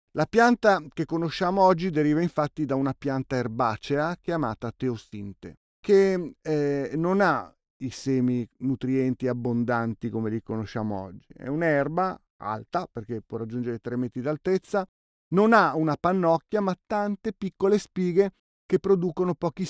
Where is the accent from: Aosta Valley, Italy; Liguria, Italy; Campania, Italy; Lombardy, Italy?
Lombardy, Italy; io ho visto dalle mie parti, tra Milano e Bergamo, era pieno di campi di mais